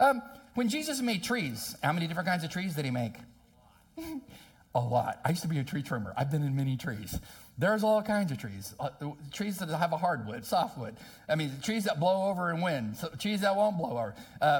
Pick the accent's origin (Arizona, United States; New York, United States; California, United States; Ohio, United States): California, United States; Hard as a Californian for me to get used to sunsets here because there's just trees all around my house.